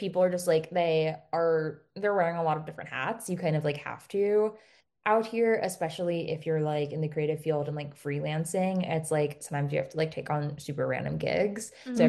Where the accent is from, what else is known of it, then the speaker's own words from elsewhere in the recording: East Coast, United States; a biome I had never experienced growing up on the East Coast my whole life.